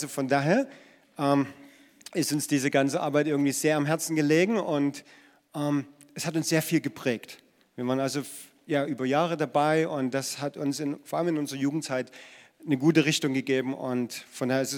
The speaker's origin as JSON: {"language": "German", "region": "Saxony", "country": "Germany", "said": "Ja, wir sind ursprünglich aus Sachsen. Meine Frau kommt aus der Nähe von Oederan und ich komme aus der Nähe von Radeberg."}